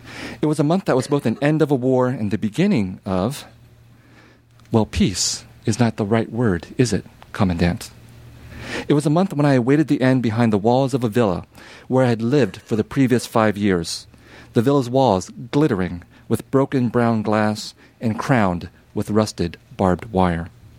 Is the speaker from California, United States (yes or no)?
yes; San Jose, California, United States; I was growing up in San Jose, California during the 1980s, and I would go to these Vietnamese community celebrations